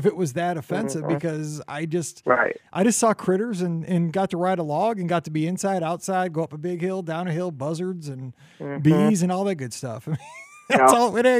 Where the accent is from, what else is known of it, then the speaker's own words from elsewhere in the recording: St. Louis, Missouri, United States; I'm from St. Louis. We're like, you know, we're the blues, you know, we're jazz and blues.